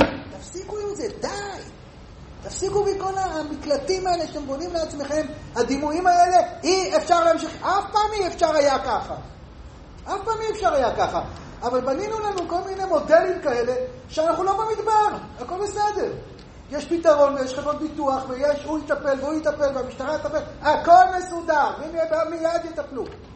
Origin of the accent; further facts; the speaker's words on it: Hebron, West Bank, Palestine; אני בא מחברון, יש לי שכנים גם כן דוברי ערבית